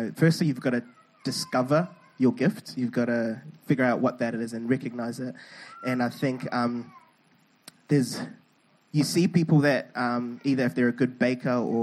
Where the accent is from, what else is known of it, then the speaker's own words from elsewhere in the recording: Zimbabwe; It's like, from where I'm from Zimbabwe, by the way.